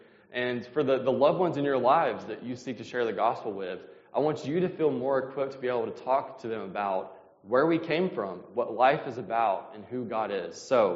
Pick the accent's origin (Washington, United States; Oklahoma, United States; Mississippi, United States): Mississippi, United States; I'm from Mississippi originally, and that's how we always start, so it's good.